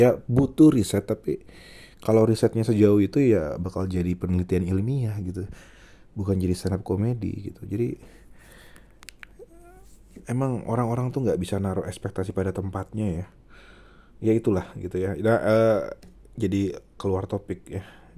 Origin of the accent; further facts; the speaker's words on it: North Sumatra, Indonesia; Gue sebagai orang Batak, gue bangga.